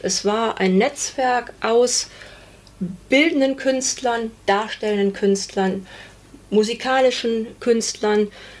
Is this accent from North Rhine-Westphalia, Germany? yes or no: yes; Alfter, North Rhine-Westphalia, Germany; Man spricht drüber, wir kommen aus Alfter.